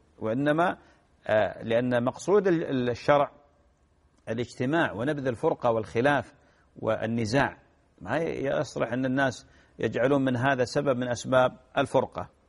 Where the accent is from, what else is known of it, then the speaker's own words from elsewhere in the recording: Saudi Arabia; عندكم الحمد لله عندنا في السعودية أيضا العمل عليه